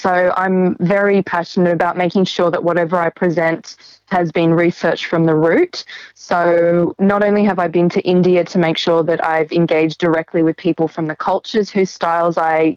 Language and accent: English; Australia; born there; I was born in Australia. And my father was born in Chennai and he migrated when he was 14. So my father lived through the White Australia policy.